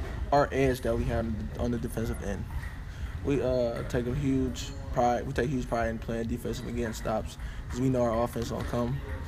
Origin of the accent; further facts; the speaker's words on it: Detroit, Michigan, United States; I come from Detroit, Michigan.